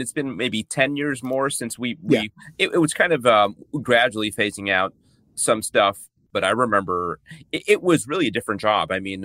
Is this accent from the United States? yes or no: yes; Bronx, New York, United States; I grew up in the Bronx, and the rest of my family were a big Yankees fans.